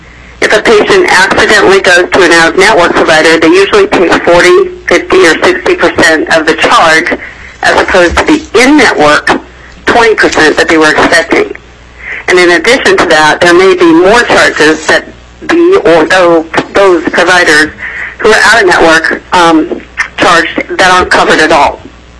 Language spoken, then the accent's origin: English; Fairbanks, Alaska, United States; born there; I was born in Fairbanks in 1958.